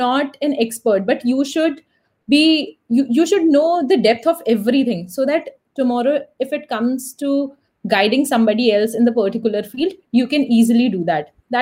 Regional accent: Kanpur, Uttar Pradesh, India; And my hometown is in Kanpur, and Kanpur has IIT.

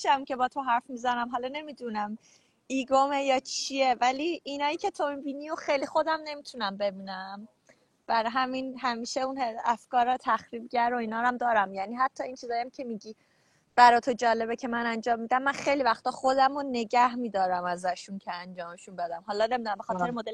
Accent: Tehran, Tehran Province, Iran; از تهرانم، 27 سالمه، متولد بهارم

